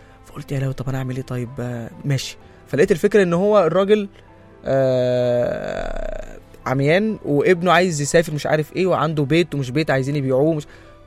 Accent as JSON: {"language": "Arabic", "country": "Sudan", "lives_now": "Egypt", "said": "يعني انا جيت من السودان رحت السودان بس ما عملتش حاجه"}